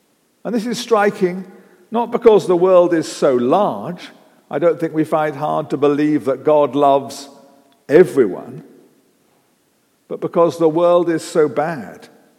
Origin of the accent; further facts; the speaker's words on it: Bristol, South West England, United Kingdom; born there; I was born in Bristol, and about 4 miles from our house outside Bristol was this cleft in the rock called the Rock of Ages.